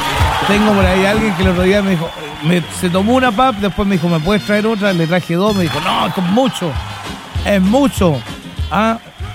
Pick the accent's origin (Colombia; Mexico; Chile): Chile; Somos chaqueteros los chilenos.